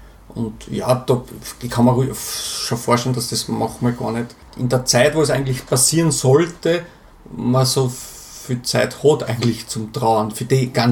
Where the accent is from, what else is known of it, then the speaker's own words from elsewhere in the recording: Burgenland, Austria; ich komme aus dem Burgenland und bin normalerweise schon alle 2 Wochen unten bei meinen Eltern